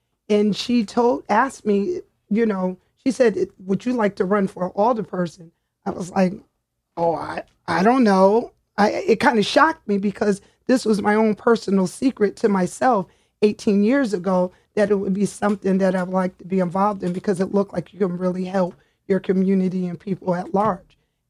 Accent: New Haven, Connecticut, United States; I grew up, born and raised in New Haven with my mom and my sister.

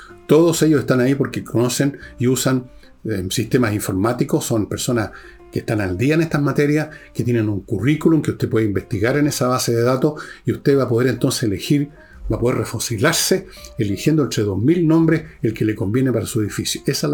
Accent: Chile; como yo, como usted, como muchos chilenos

